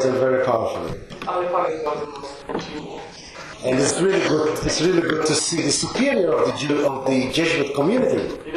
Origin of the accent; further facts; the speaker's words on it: Malta; born there; I was born in Malta. I was born in 1948. So I'm 58 at the moment.